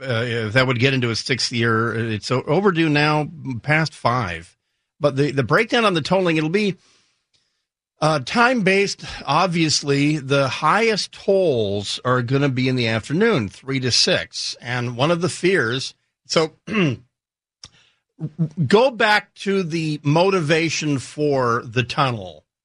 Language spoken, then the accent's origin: English; Port Angeles, Washington, United States; Here in the Pacific, I grew up dependent on the Hood Canal Bridge out in Port Angeles